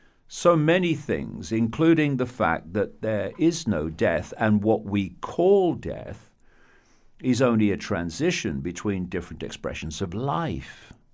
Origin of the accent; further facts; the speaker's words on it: Leicester, East Midlands, United Kingdom; born there; I was born on April 29th, 1952. In an inner city area of Leicester in the English East Midlands. Our terraced house was in Lead Street, which ran into Wharf Street